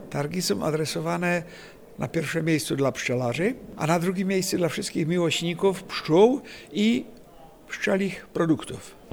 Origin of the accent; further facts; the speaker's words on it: Czechia; Polish is a second language; 30 lat temu była średnia zużycia miodu na osobę u nas w Republice Czeskiej 25 deka.